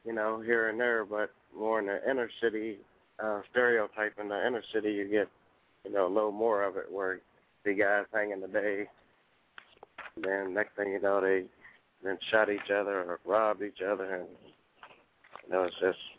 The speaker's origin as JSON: {"language": "English", "town": "Cincinnati", "region": "Ohio", "country": "United States", "said": "Yeah, I'm I'm … from Cincinnati, Ohio."}